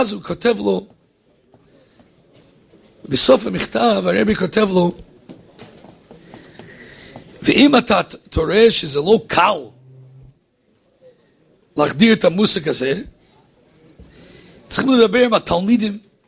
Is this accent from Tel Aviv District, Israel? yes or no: no; Rehovot, Central District, Israel; אני מרחובות